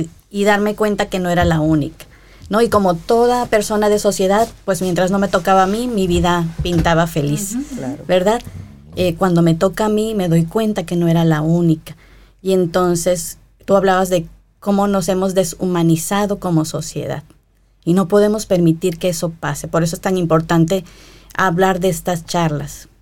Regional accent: Coatzacoalcos, Veracruz, Mexico; mi provincia, porque yo no soy de la capital de México, Coatzacoalcos, Veracruz, mi terruño.

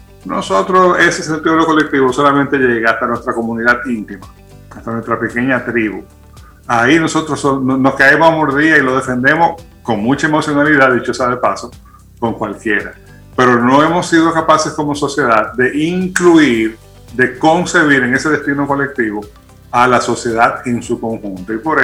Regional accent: Dominican Republic; esa es una asignatura pendiente que tenemos como sociedad dominicana

